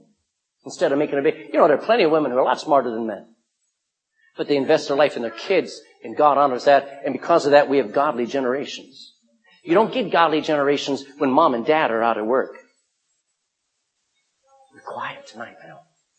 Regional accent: Texas, United States; I can't read that. I'm a Texan.

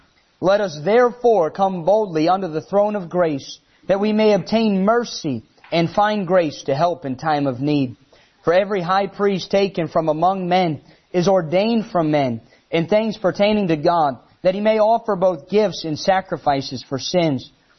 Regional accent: Illinois, United States; Now, just so you know, I'm not originally from New Jersey, so I'm nice. And so that's a blessing. I'm from Illinois

